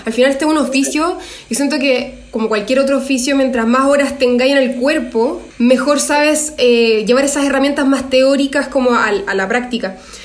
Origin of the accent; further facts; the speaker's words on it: Viña del Mar, Valparaíso, Chile; Yo soy de Viña del Mar, así que para mí fue una decisión así como todo o nada. Me cambié de ciudad